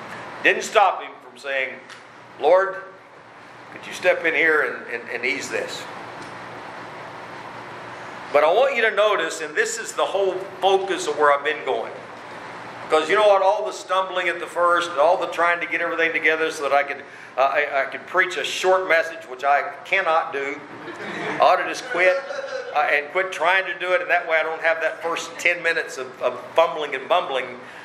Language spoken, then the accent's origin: English; Oklahoma, United States; Now, down home, I'm from Oklahoma, and we got mesquite trees.